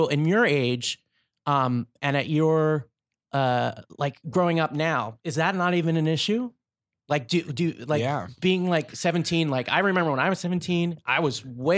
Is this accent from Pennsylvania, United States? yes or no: yes; Pennsylvania, United States; Outside of Philadelphia.